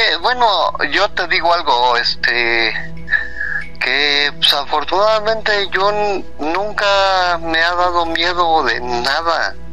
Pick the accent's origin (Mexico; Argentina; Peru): Mexico; Cahuacán, State of Mexico; haz de cuenta que mi pueblo se llama Cahuacán.